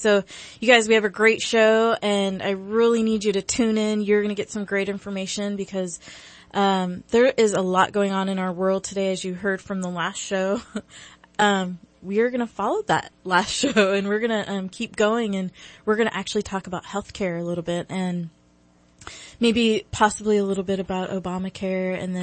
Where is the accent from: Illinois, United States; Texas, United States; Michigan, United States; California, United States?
California, United States; San Jose; I'm from the Bay Area, you know, San Jose chick over here.